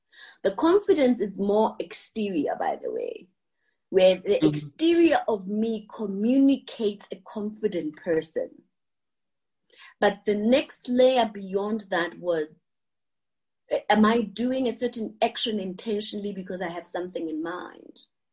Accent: Lesotho; first language Sesotho; English is a second language; my native language, which is Sesotho from Lesotho.

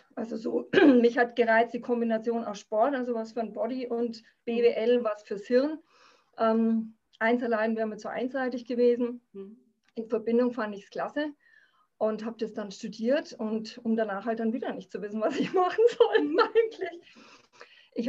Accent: Bayreuth, Bavaria, Germany; also ich komme aus Bayreuth, ne? Das ist jetzt nicht so eine wahnsinnig große Stadt.

